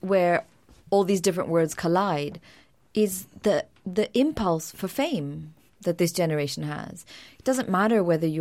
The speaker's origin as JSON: {"language": "English", "town": "Damascus", "region": "Damascus Governorate", "country": "Syria", "tie": "born or raised there", "said": "Damascus. And at the time that I was growing up, you know, Syria was a secular country. So when I was growing up in Syria, I didn't know."}